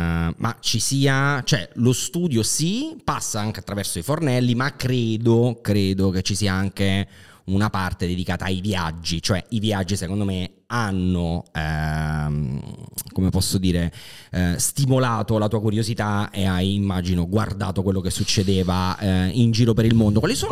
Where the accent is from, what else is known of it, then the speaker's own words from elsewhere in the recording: Naples, Campania, Italy; Ma se lo dici a me, che sono napoletano, capito?